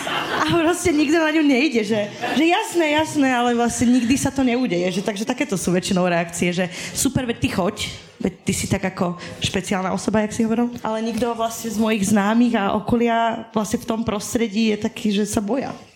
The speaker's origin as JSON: {"language": "Slovak", "region": "Žilina Region", "country": "Slovakia", "said": "Ja som z Oravy"}